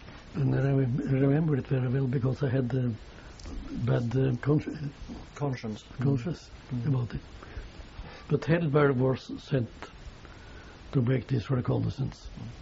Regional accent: Rjukan, Telemark, Norway; I am from Rjukan

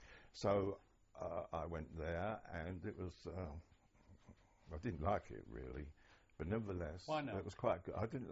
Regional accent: Islington, London, United Kingdom; born there; Yes, I was born in Islington in 1924.

